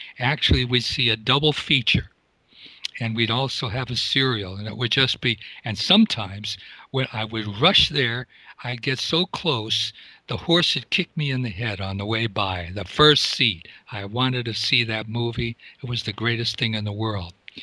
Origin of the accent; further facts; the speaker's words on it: Wilkes-Barre, Pennsylvania, United States; And I was growing up in Wilkes-Barre, Pennsylvania.